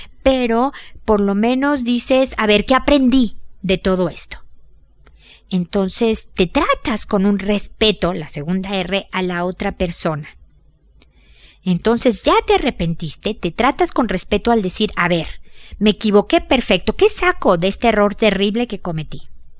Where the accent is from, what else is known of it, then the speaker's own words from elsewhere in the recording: Mexico; en mi tierra, o por lo menos en mi familia, a lo mejor ya estoy generalizando como mexicana